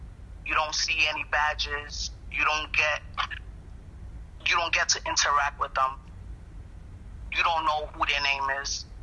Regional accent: New York City, New York, United States; born there; I was born in Bronx, New York.

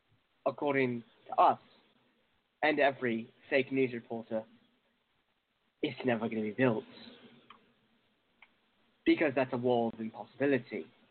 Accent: United Kingdom; I'm absolutely in love with France, even though I'm a Brit.

